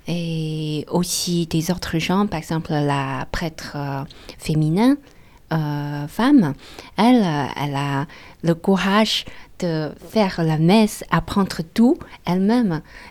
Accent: Beijing, China; moi, je suis d'origine de Pékin et j'ai grandi dans la grande ville

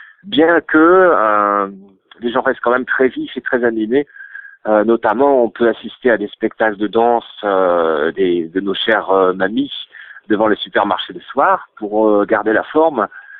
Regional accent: Lille, Hauts-de-France, France; born there; also born or lived in Belgium / Strasbourg / England; Je suis né à Lille aussi, oui, tout à fait.

